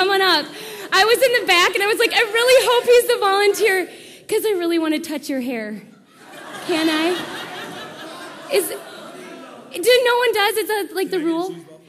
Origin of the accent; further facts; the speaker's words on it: Minneapolis, Minnesota, United States; now in Roseville, United States; I'm 27 years old. I grew up in Minneapolis. I live in Roseville.